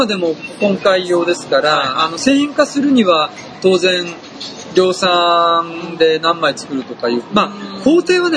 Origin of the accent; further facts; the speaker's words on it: Tokyo, Japan; now in Osaka, Japan; 僕もまあ東京出身ではあるんですけども、